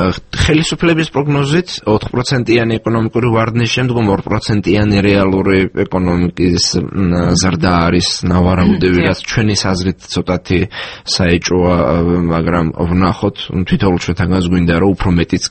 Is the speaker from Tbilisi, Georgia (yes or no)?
no; Samegrelo-Zemo Svaneti, Georgia; სამეგრელოში დავიბადე, გავიზარდე, სკოლა იქ დავამთავრე